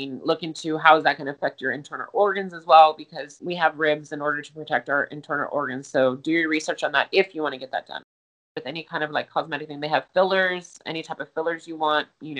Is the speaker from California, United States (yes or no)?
no; Del Rio, Texas, United States; now in Corpus Christi, United States; I'm originally from Del Rio, Texas, but moved to Corpus to get my education. Never left.